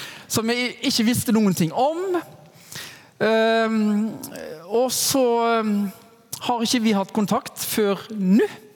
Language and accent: Norwegian; Haugesund, Rogaland, Norway; Jeg er født og oppvokst i Haugesund, rett sør for Bergen